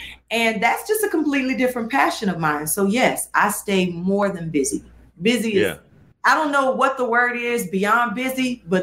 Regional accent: Tennessee, United States; I grew up hanging in Gatlinburg and Pigeon Forge.

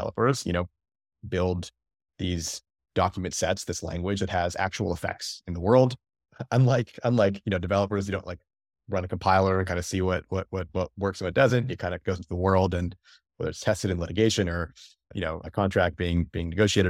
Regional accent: Toronto, Ontario, Canada; went to school in Canada, where I grew up in the Toronto area.

